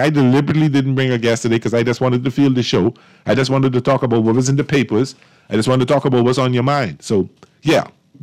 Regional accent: Chippenham, New Providence, Bahamas; This, I grew up in Chippenham. I always tell people, Fort Charlotte is my backyard.

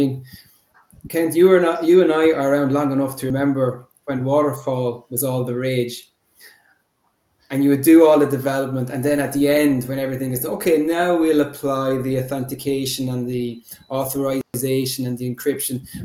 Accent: Ireland; also born or lived in Germany; I'm Irish, I'm from Ireland, born and bred, but I got a chance to work in Germany. I was due to go for 6 months. I loved it so much. I stayed 6 years

